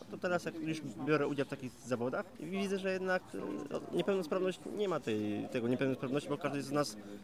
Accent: Kościerzyna, Pomeranian Voivodeship, Poland; jestem właśnie z Kościerzyny, województwo pomorskie.

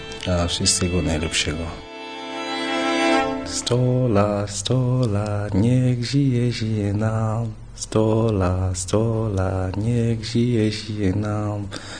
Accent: Zimbabwe; Polish is a second language; now in Łódź, Poland; jestem studentem na Uniwersytecie Łódzkim, a już jest 3 lata w Polsce. Jestem ze Zimbabwe

